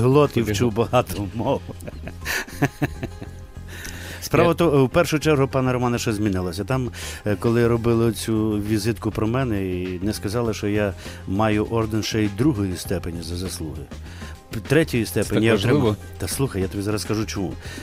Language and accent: Ukrainian; Carpathians, Ukraine; Я виріс, народився в Карпатах, і для мене 20 градусів тепла в літі – це сама найкраща температура, яка тільки може бути.